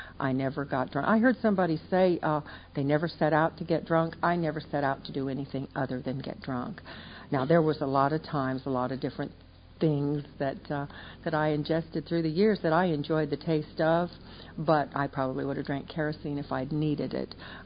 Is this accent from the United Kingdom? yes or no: no; West Coast, United States; I was raised out on the West Coast.